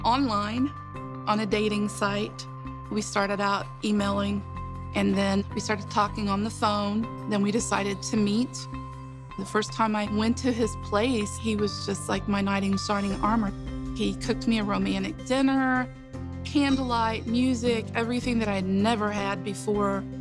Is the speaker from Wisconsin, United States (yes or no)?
no; Franklin, Ohio, United States; also born or lived in Cincinnati; I was born in Cincinnati, but I was raised in Franklin, Ohio.